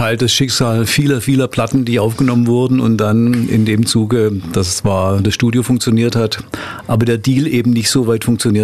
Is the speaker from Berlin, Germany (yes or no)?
no; Wurmlingen, Baden-Württemberg, Germany; now in Ulm, Germany; eigentlich nur Wahl-Ulmer, denn ich komme in Wirklichkeit aus Wurmlingen.